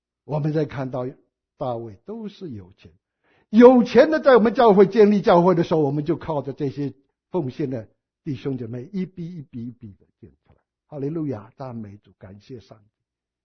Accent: China; 当然我们中国人就喜欢金了

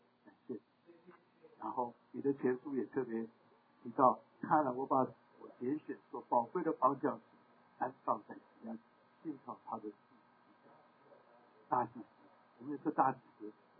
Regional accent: Tainan, Taiwan; 以及了台湾最古老的台南城，这个跟我们什么关系？我是在那边生的，我在那边长大，我有好亲戚在那边

